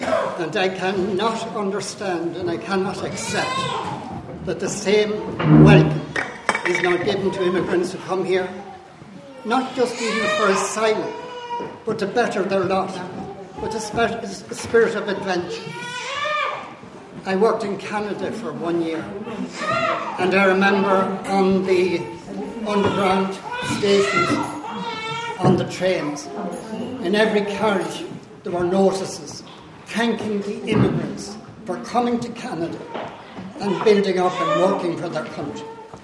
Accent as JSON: {"language": "English", "country": "Ireland", "tie": "born or raised there", "said": "as an Irish person, and I mean by that someone born and working most of my life in Ireland"}